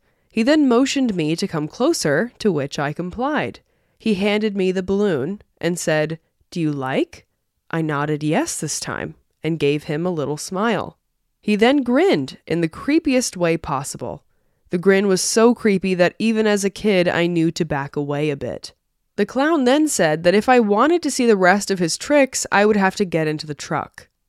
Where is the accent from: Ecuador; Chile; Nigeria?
Ecuador; moved away; my family decided to take a visit to my hometown of Ecuador.